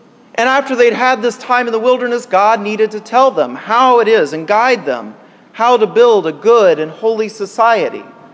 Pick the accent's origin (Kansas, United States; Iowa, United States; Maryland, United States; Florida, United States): Kansas, United States; But I grew up in Kansas, and I remember as a kid having these mountaintop experiences over the summer when I would go to camp.